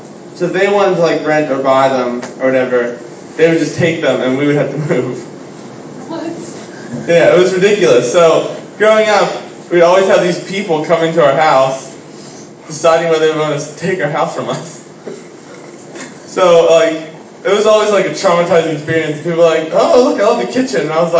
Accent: Pittsburgh, Pennsylvania, United States; Let me just start off by telling you a little about myself. I'm from Pittsburgh.

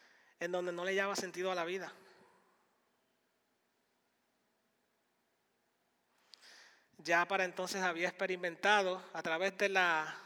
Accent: Dominican Republic; En mi ciudad natal, yo crecí en una ciudad fronteriza, hacemos frontera con Haití, nuestro vecino país de Haití.

